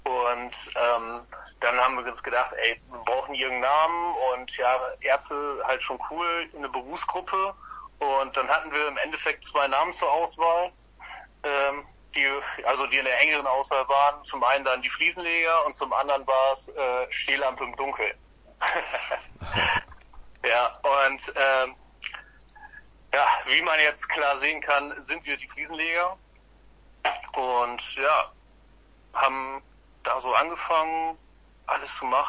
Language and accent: German; Krummhörn, Lower Saxony, Germany; Ja, also wir drei kommen alle aus der Kumhörn. Nahe Grisil, das sagt den meisten eher was als Urlaubsort.